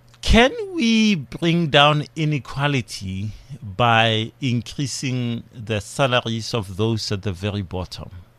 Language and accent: English; Limpopo, South Africa; I'm from Limpopo originally.